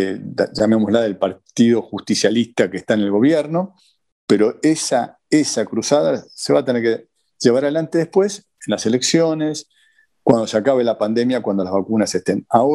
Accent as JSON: {"language": "Spanish", "region": "Buenos Aires", "country": "Argentina", "said": "Pero soy porteño y viví el año pasado allá"}